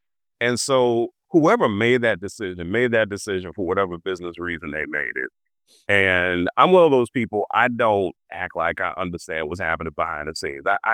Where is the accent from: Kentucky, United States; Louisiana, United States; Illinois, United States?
Louisiana, United States; New Orleans; Yeah. I grew up walking distance from the French Quarter.